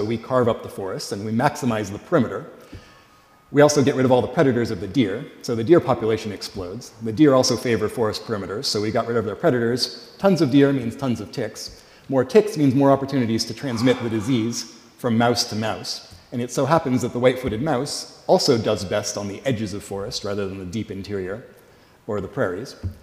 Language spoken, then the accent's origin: English; West Coast, United States; That is, I'm from the West Coast. We have earthquakes.